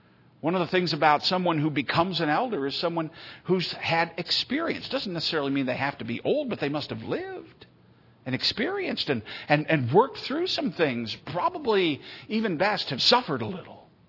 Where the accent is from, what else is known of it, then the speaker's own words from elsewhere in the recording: Rochester, United States; born there; because I was born here in Rochester